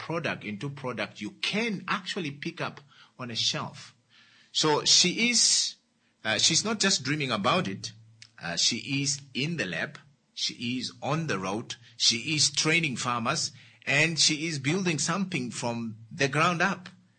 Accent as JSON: {"language": "English", "town": "Ongwediva", "region": "Oshana", "country": "Namibia", "tie": "born or raised there", "said": "Now, from my hometown, Ongwediva, a food scientist"}